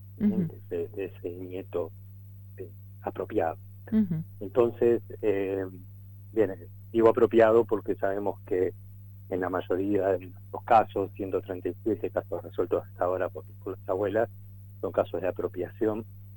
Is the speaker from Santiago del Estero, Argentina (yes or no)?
no; Campo de Mayo, Buenos Aires Province, Argentina; born there; Yo nací en el año 1980 en el Centro Clandestino de Detención, Tortura y Exterminio, que funciona en Campo de Mayo.